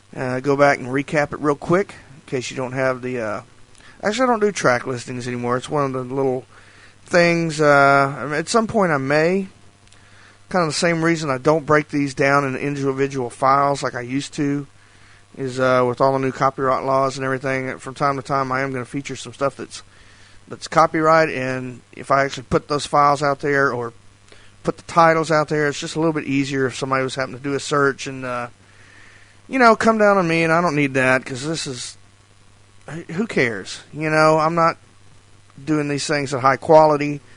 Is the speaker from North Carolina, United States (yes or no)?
no; Sealy, Texas, United States; I grew up down around Sealy.